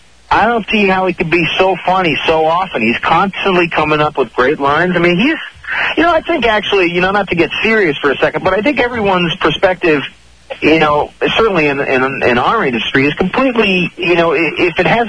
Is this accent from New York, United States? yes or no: no; New Hampshire, United States; I grew up in New Hampshire, so I went to the University of New Hampshire